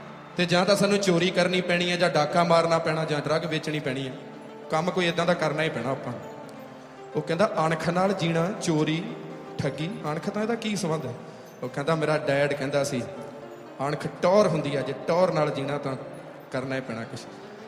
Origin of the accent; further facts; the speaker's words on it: Punjab, India; moved away as an adult; ਅਸੀਂ ਜਿਹੜੇ ਪੰਜਾਬ ਤੋਂ ਜੰਮ ਪਲ ਕੇ ਇੱਧਰ ਆਏ ਹਾਂ, ਵੱਡੇ ਹੋ ਕੇ ਆਏ ਹਾਂ